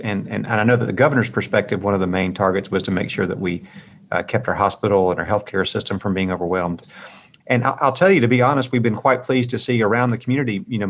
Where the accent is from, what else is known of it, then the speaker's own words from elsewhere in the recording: the South, United States; You know, I'm from the South. A great deal of my family and friends are more on the right side of the spectrum.